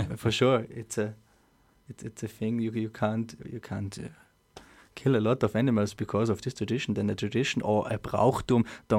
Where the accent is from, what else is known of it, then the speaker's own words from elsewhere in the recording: St. Veit, Salzburg, Austria; English is a second language; in my hometown, in my home village in St. Veit at the moment, we have no Krampus run